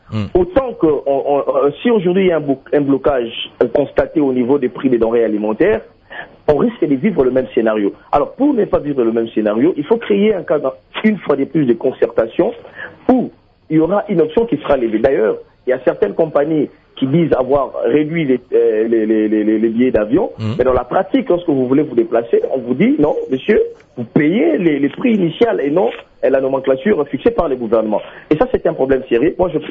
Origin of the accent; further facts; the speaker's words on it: Buta, Bas-Uélé, DR Congo; now in Kisangani, DR Congo; si je vais aller chez moi à Bouta, par exemple, mais la seule voie pour aller à Bouta, c'est de prendre un avion